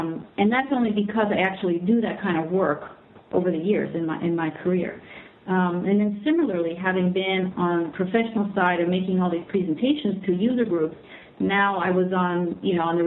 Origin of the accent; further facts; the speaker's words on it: Iran; I had to explain my being Iranian to my American friends, and I kind of have to explain my being American to my Iranian friends. My mother's mother, my grandmother was American. She was from Idaho, but she married an Iranian and moved to Iran, and which is where I grew up.